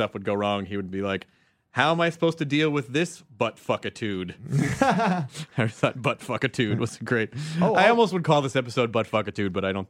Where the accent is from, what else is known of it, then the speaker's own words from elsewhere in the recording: Memphis, Tennessee, United States; Well, you know, like the Memphis, my hometown of Memphis is.